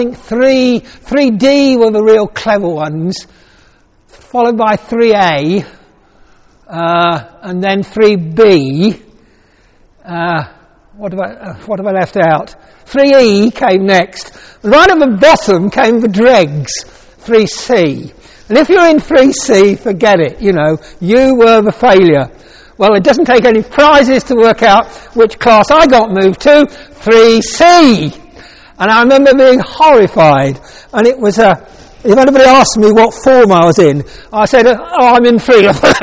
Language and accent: English; Leicester, East Midlands, United Kingdom; I was born in Leicester, lived in Leicester as a young man, worked for Midland Bank around the Midlands for 18 years.